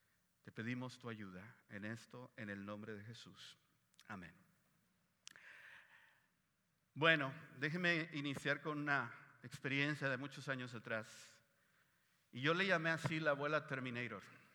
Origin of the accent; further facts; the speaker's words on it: Mexico; pues yo soy mexicano, señora, soy de México.